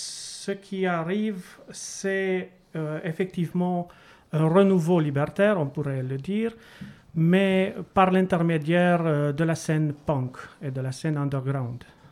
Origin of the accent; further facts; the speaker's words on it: Cluj-Napoca, Cluj County, Romania; je viens de Cluj